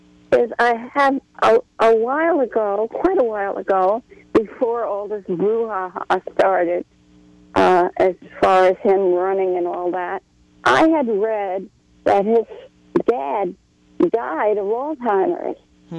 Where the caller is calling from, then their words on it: Massachusetts, United States; I'm calling from Massachusetts